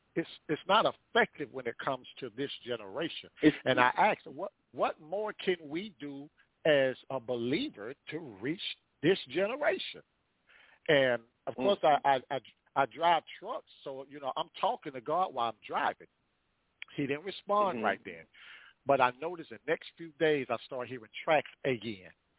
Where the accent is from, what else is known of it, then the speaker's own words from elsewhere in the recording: Fort Pierce, Florida, United States; man. I'm born and raised in Fort Pierce, Florida, down here in the Sunshine State